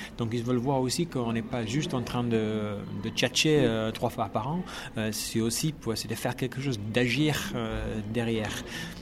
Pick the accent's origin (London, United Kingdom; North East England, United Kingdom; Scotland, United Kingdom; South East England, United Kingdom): North East England, United Kingdom; French is a second language; now in Bordeaux, France; Moi, à l'origine, je viens de le nord-est de l'Angleterre.